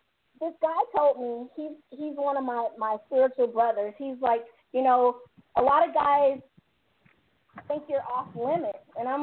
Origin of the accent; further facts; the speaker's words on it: Florida, United States; now in Atlanta, United States; And I grew up in Florida, and we allow the guys to be a guy